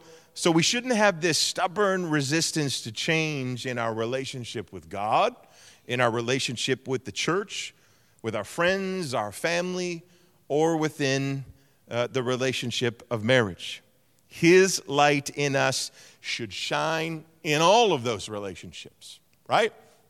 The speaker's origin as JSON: {"language": "English", "country": "Canada", "said": "I didn't just bring my Canadian presupposition and force all the Turkish people to just interact with me as a Canadian only."}